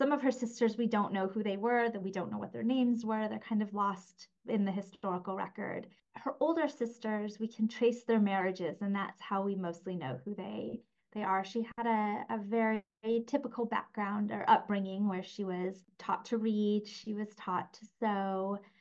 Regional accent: United Kingdom; I am a British historian.

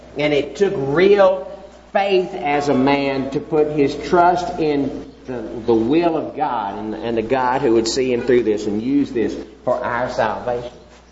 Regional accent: Texas, United States; moved away as an adult; now in Mexico; One of the things that really helped me be able to come to Mexico was that Angleton wasn't exactly my hometown. We had moved all over Texas following the oil rig

